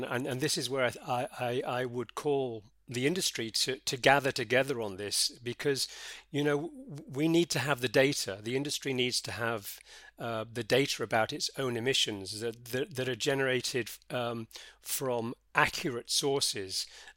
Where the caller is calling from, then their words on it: Monaco; I'm joining you from sunny Monaco